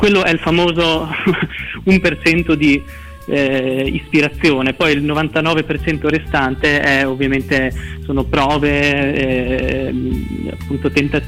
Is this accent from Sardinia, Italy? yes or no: no; Trento, Trentino-Alto Adige, Italy; Io sono di Trento, abito vicino a Trento, Rovereto per la precisione.